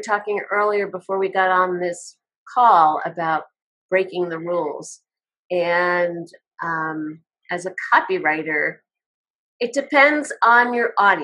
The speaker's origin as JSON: {"language": "English", "region": "New York", "country": "United States", "said": "as I mentioned, I live in Colorado and I'm originally from New York."}